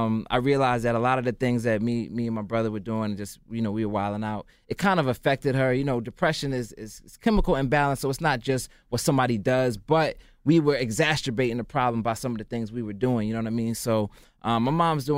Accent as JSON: {"language": "English", "country": "Zimbabwe", "tie": "born there", "said": "I was born in Zimbabwe."}